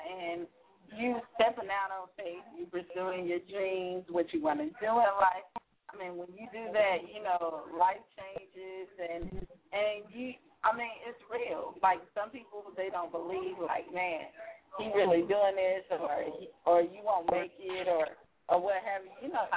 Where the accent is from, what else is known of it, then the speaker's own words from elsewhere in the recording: the South, United States; You know, one of my hot takes you got is the only South I know, and I love it because, you know, I'm from the South.